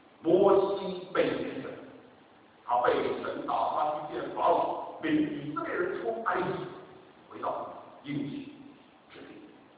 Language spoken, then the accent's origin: Chinese; Beijing, China; accent: Beijing; 今天我讲话像北京腔啊，有点北京腔。北京腔的这个就说，你在哪儿？不知道啊，我说我是北京人啊，所以一般都不愿意讲是从美国回来的啊。